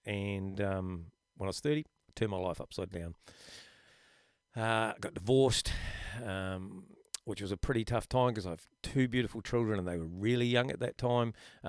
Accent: Methven, Canterbury, New Zealand; I born and bred in Methven and at the bottom of Mount Hutt. And from about the age of three or four or something, I started skiing

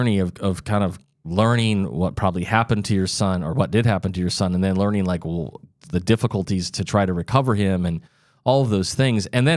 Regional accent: Midwest, United States; I'm from the Midwest.

